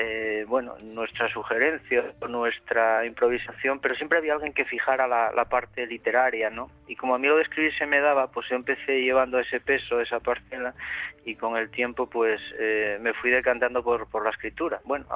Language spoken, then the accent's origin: Spanish; Asturias, Spain; una guía un poco divulgativa de cómo somos asturianos